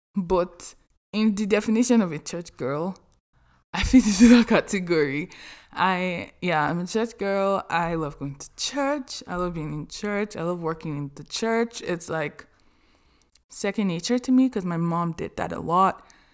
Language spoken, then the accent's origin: English; Nigeria; now in United States; I'm from Nigeria. I currently live in the United States, and I'm Yoruba.